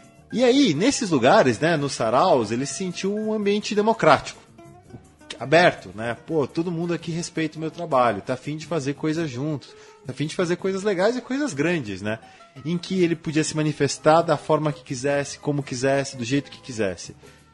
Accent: Caieiras, São Paulo, Brazil; até quando eu era criança lá em Caieiras, a gente jogava futebol todo dia, à tarde.

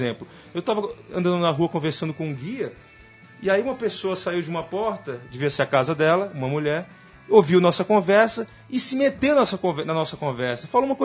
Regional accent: Fortaleza, Ceará, Brazil; now in São Paulo, Brazil; eu sou de Fortaleza, né, moro em São Paulo há quase 20 anos.

